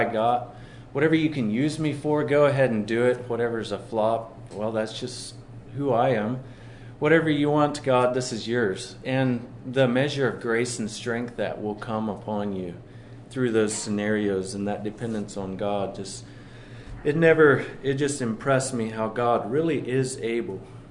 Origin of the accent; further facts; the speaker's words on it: Squaw Valley, California, United States; also born or lived in Richmond, Missouri; I grew up there in Squaw Valley, about 20 years now. Lived there, and before that was Richmond, Missouri.